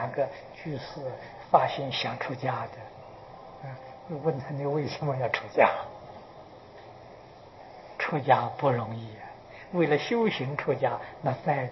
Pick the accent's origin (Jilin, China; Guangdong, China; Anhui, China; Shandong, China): Anhui, China; 我是安徽人，我们家乡步行到九华山要走一个星期，我们住在江边